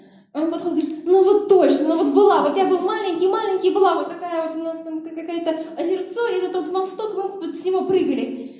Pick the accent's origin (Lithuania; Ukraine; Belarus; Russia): Belarus; Раньше у него были ключи от Ирия. Ирия, мы говорим, белорусы.